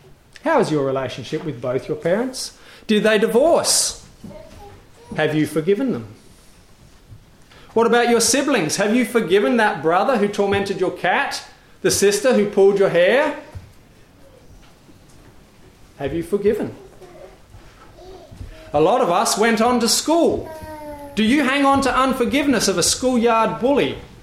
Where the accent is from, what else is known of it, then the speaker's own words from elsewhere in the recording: South Australia, Australia; I grew up in South Australia, you know.